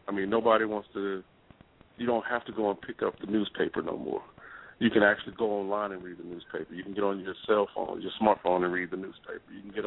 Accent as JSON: {"language": "English", "town": "Wichita Falls", "region": "Texas", "country": "United States", "tie": "born or raised there", "said": "Hey, I grew up in the Kimber District in Wichita Falls"}